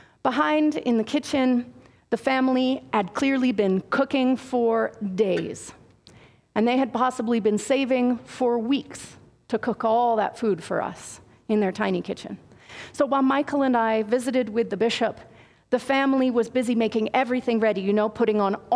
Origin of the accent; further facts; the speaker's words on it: Calgary, Alberta, Canada; I grew up in Southwest Calgary. Not so very cosmopolitan, I don't think